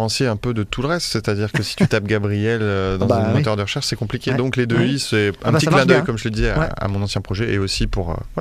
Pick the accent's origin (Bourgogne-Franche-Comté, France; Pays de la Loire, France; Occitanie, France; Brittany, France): Bourgogne-Franche-Comté, France; Mâcon; also born or lived in Chalon-sur-Saône; Je suis né à Chalon, mais je suis mâconnais. J'ai grandi à Mâcon.